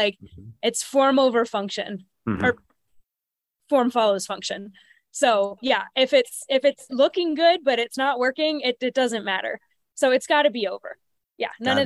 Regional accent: Pennsylvania, United States; I'm from Pennsylvania, and he was from just a couple hours away from me.

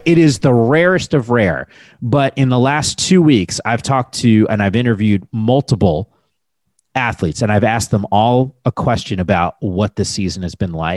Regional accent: New Jersey, United States; now in San Francisco, United States; And Nicole, look, we're both originally from New Jersey and we got the East Coast ties.

